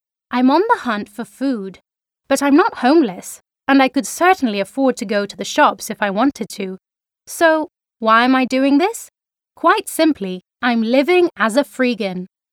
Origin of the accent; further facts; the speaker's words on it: Brighton, South East England, United Kingdom; my challenge was to live as a freegan for 3 days in my hometown of Brighton.